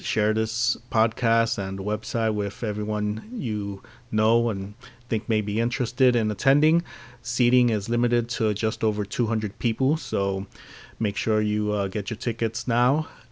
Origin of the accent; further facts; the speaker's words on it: Phoenix, Arizona, United States; from Phoenix.